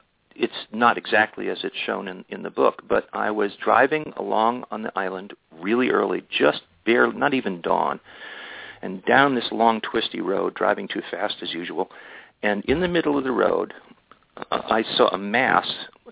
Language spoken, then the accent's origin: English; New York, United States; I'm a New Yorker by history. That's where I grew up.